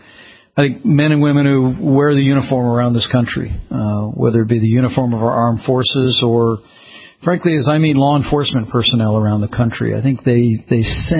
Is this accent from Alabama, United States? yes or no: no; Indiana, United States; small-town guy from southern Indiana and had the chance to serve in the Congress, serve as governor of my home state